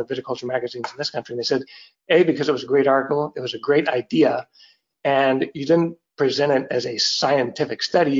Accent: Texas, United States; I grew up in Texas, so I can make fun of Texans

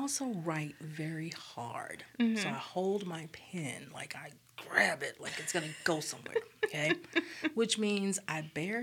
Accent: Louisiana, United States; also born or lived in Dallas / South Carolina / Indianapolis; now in Birmingham, United States; I grew up in Louisiana. I went undergrad at Southern. I went to grad school in Grambling. Then I moved to Dallas, Texas, moved to South Carolina, lived in Indianapolis, and now I'm here in Birmingham.

